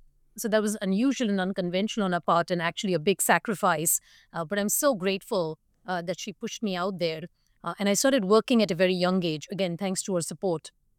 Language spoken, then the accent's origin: English; India; back home when I grew up in India, women tend to have a subordinate role.